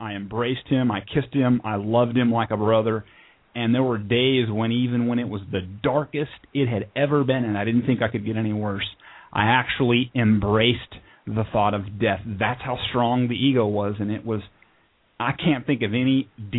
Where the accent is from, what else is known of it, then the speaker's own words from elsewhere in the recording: San Diego, California, United States; I grew up out in the San Diego area, but moved down here to be closer to family in 93 when I got out of the Navy down in Coronado.